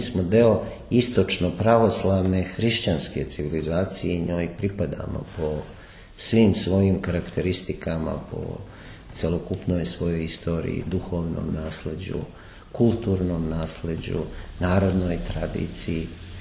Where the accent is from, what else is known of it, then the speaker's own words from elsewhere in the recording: Montenegro; pošto smo generacija i odrasli smo u Crnoj Gori